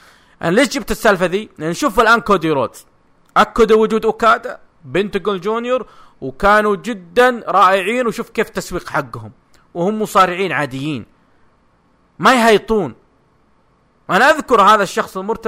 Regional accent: Jeddah, Makkah Province, Saudi Arabia; اللي صار عندنا في جدة

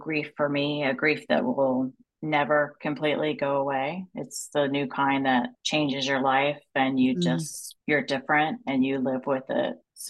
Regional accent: Miami, Florida, United States; growing up in Miami, taking trips to other beaches throughout Florida with him.

